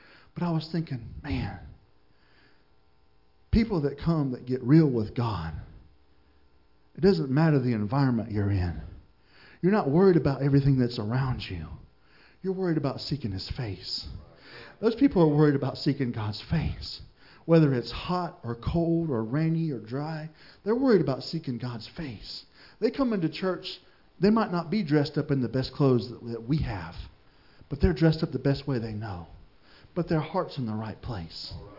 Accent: Florida, United States; Listen, I was born and raised in Florida

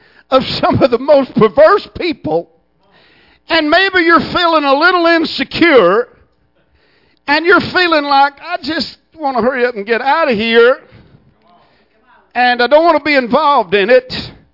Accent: Villa Rica, Georgia, United States; And I told him, I'm from Villarica.

